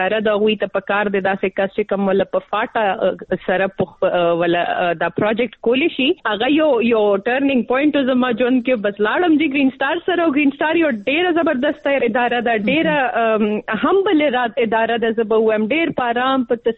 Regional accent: Peshawar, Khyber Pakhtunkhwa, Pakistan; زه جی هم د پیښور یم. 400 شپ قدر میا عیسی کلی یم.

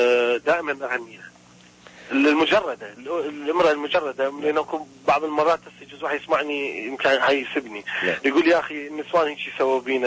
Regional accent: Iraq; إحنا عراقيين، أنا حقيقة أكو قومية عندنا بالعراق

